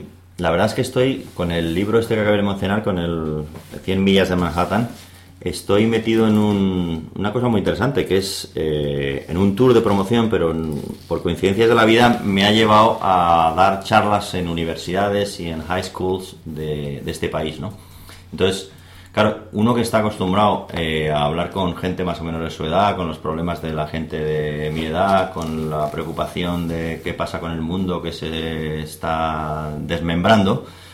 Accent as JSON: {"language": "Spanish", "town": "Madrid", "region": "Community of Madrid", "country": "Spain", "said": "como vuelvo a decir, si yo vengo de Madrid, donde todo el mundo el 24 de diciembre celebra lo mismo"}